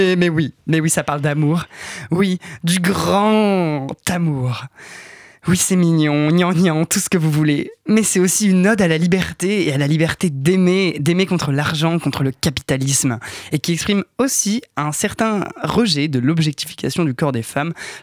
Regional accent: Nouvelle-Aquitaine, France; je viens de Charente-Maritime, donc en province, hein, comme diraient les Parisiens, et donc pas loin de Rochefort.

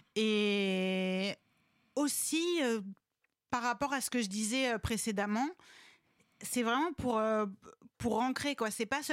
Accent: France; moi, en tant que Française, je n'ai pas appris à l'école

